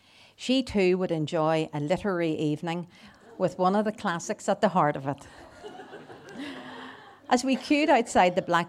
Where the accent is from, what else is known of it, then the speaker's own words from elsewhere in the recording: Northern Ireland, United Kingdom; But I'm from Bandit Country, where we're inclined to view laws and rule keeping with a more flexible approach and a view that they're always open to interpretation.